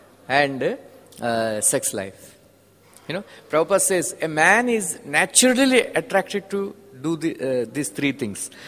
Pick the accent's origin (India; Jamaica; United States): India; Visakhapatnam, Andhra Pradesh; Because I'm from Vishakhapatnam. It's a middle level city